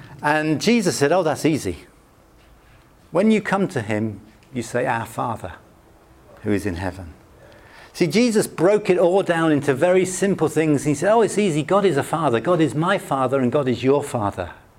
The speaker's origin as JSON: {"language": "English", "country": "United Kingdom", "said": "You see, we're British, aren't we? Most of us are British."}